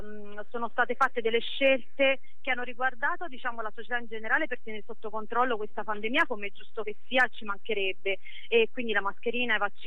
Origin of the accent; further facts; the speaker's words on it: Avellino, Campania, Italy; now in Florence, Italy; Io sono stata adottata da Firenze dal 2006, ma sono irpina e la mia città d'origine, Avellino